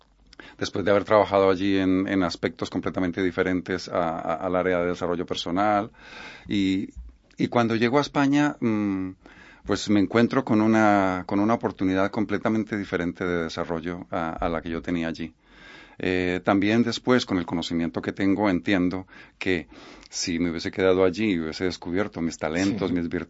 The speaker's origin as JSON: {"language": "Spanish", "country": "Colombia", "tie": "born or raised there", "said": "Nací en Colombia, me desarrollé en el campo, luego uh-huh. Nos fuimos a la ciudad"}